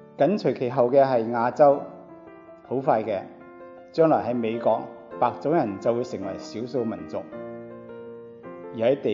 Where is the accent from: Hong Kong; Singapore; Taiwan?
Hong Kong; born there; moved away; 我是在香港出生的客家人，大半生以作客的身份、移民的身份，在异国之乡读书、工作、建立家园。